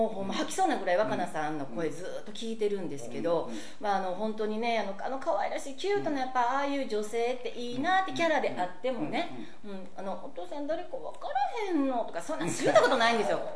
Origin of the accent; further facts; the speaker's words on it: Kyoto, Japan; 今回はその私やっぱ京女なんで